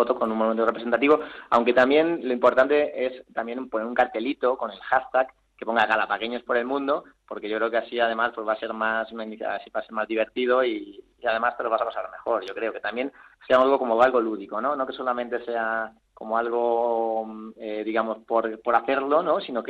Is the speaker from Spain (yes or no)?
yes; Spain; Claro, hombre, es que al final los españoles somos muy muy latinos